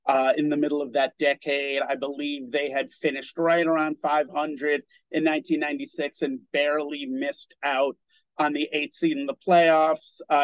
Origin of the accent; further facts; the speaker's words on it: New York, United States; A move that, as a New Yorker and a lifelong Knicks fan, I certainly felt as though Charlotte got the better of that deal.